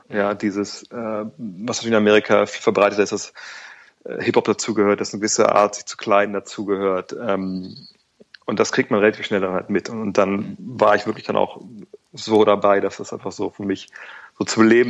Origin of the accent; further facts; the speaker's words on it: Wolfsburg, Lower Saxony, Germany; Ich komme aus Wolfsburg, da liegt es ja relativ nah.